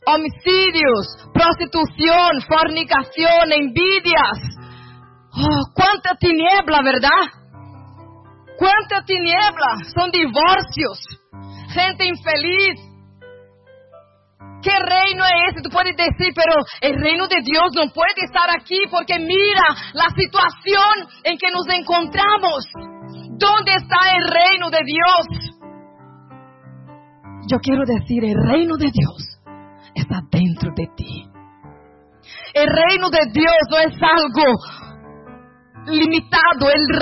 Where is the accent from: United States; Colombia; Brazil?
Brazil; Spanish is a second language; now in Spain; También mi vida salió de un pueblo pequeño, de Brasil. Somos de Brasil